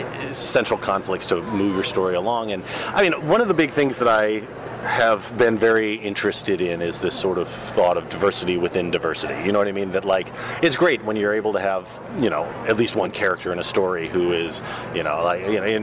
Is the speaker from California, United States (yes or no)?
no; Texas, United States; I grew up in Texas. I loved westerns, I loved samurai movies, I was 8 when Star Wars came out.